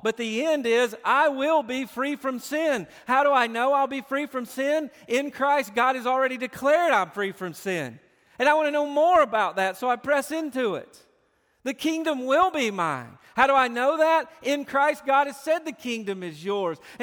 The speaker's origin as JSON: {"language": "English", "region": "Tennessee", "country": "United States", "said": "My family, we're from Tennessee. We like the Tennessee Vols."}